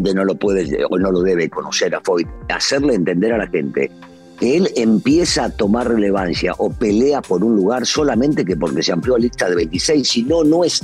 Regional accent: Argentina; en mi país, y hablo en la Argentina, cuando llegás

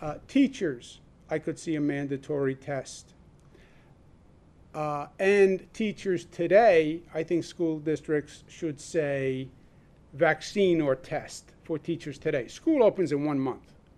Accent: Queens, New York, United States; accent: Queens; as a New Yorker, not as a governor, as a Queens boy with a Queens accent and proud of it?

